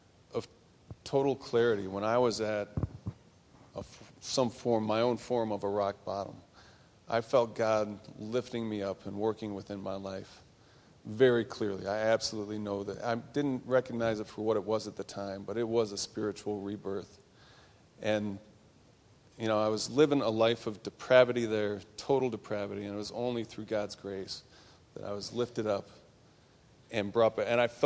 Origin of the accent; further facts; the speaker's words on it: Chicago, Illinois, United States; I grew up in the Chicago area, grew up on the South Side, and grew up, as many people here, in the Catholic faith, in the Catholic Church.